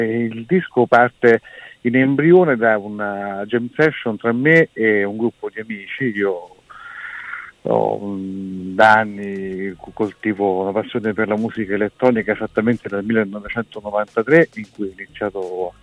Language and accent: Italian; Minturno, Lazio, Italy; Io sono di Minturno, provincia di Latina, è un posto sul mare che è a cavallo tra Roma e Napoli